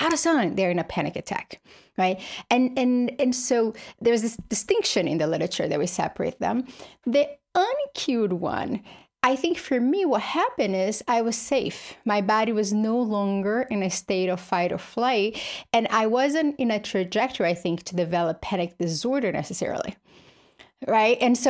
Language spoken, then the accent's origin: English; Brazil; English is a second language; I grew up in Brazil, poor with a single mother.